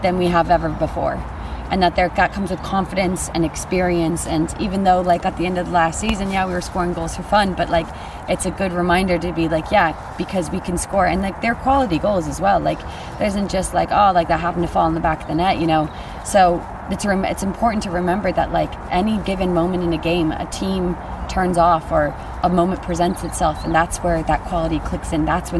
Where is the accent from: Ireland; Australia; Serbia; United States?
Ireland; And I mean, we're Irish, like, it's always going to be that way.